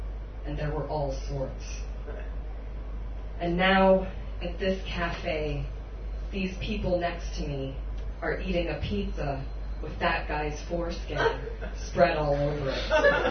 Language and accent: English; Miami, Florida, United States; But yeah, so I came from Miami, so a lot of the poems are set there.